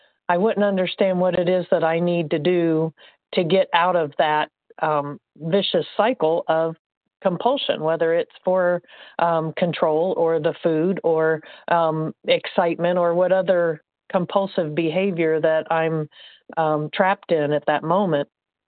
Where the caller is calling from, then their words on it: Indiana, United States; I'm calling from Indiana.